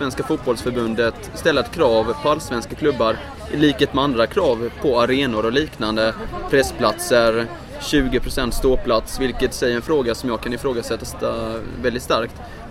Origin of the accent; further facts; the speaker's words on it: Halmstad, Halland County, Sweden; Jag kommer ju från Halmstad då